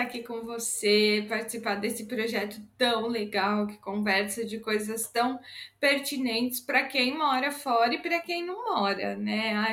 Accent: São Paulo, Brazil; moved away as an adult; also born or lived in Curitiba; Ah, o meu sotaque já é muito misturado, né? Eu sou de São Paulo, nasci em São Paulo, mas eu tenho família no interior, em vários interiores de São Paulo. E aí, depois, quando eu tava com 20 e poucos anos, eu mudei para Curitiba, onde eu fiquei 6 anos.

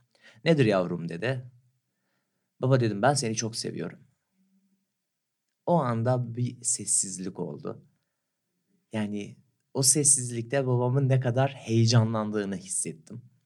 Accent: Muş, Muş Province, Turkey; Evet, Muş'ta doğdum, büyüdüm ve çocukluğumdan beri hep çalıştım ben.

